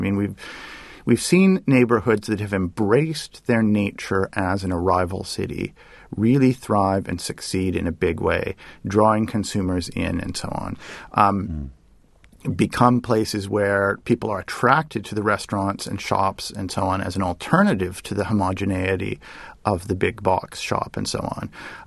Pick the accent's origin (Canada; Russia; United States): Canada; Toronto, Ontario; when I grew up in Toronto, I certainly was surrounded by Chinese and Portuguese and Italians using this cheap housing stock as a place to start businesses and so on.